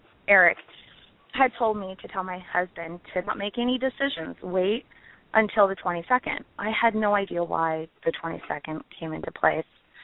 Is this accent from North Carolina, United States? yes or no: no; San Jose, California, United States; born there; Oh, I was born in San Jose, California.